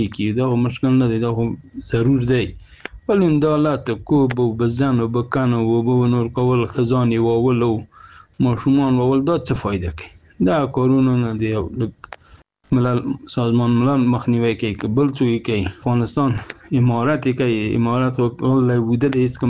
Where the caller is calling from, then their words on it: Iran; زه یو نفر د ایران غوږیومه